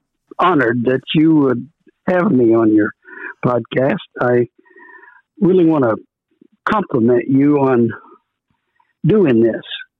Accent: LaPorte, Indiana, United States; born there; Okay, well, I was born in LaPorte, Indiana, 1 month and 1 week after the Japanese attack on Pearl Harbor, where my dad was working as a Finnish carpenter in a defense plant.

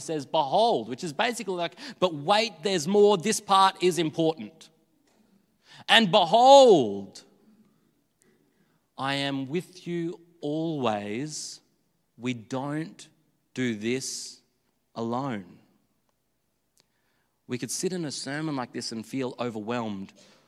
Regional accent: Billawilla, Australia; You know, Billawilla, my hometown, it didn't have a McDonald's, didn't have a Hungry Jack's, didn't even have a Domino's, but KFC.

